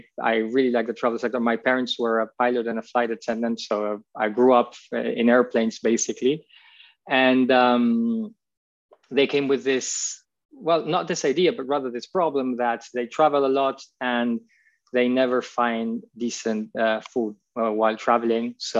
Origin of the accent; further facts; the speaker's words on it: Argentina; English is a second language; moved away as an adult; also born or lived in United States; now in Italy; I'm originally from Argentina. I was trained as an engineer and an economist there. I moved to the US, I did a business school there. And after business school, I moved to Italy, where I'm living right now.